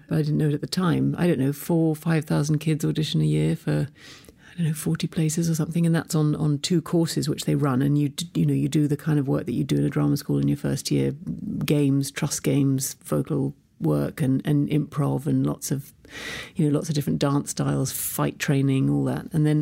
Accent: London, United Kingdom; I was born and raised in London. My parents were both opera singers.

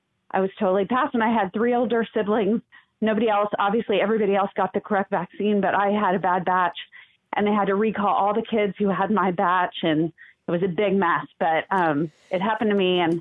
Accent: San Antonio, Texas, United States; I want to let you know that I grew up in San Antonio, Texas in the 70s. I was born in 69.

